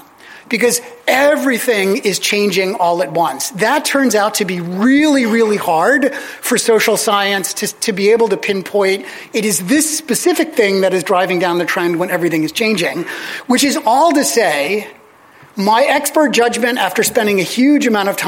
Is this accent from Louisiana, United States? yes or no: no; Pennsylvania, United States; now in Chicago, United States; I grew up outside of Philadelphia.